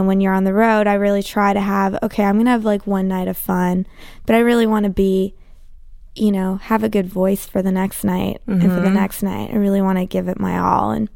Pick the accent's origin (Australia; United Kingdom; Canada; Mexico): Canada; Vancouver, British Columbia; now in Nashville, United States; No, I'm from Vancouver.